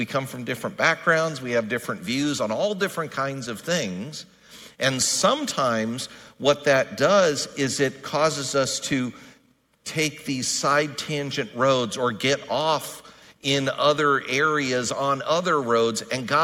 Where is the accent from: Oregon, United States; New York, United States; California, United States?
California, United States; It made me think about when I was growing up here. I grew up in the South Bay in the 70s and 80s.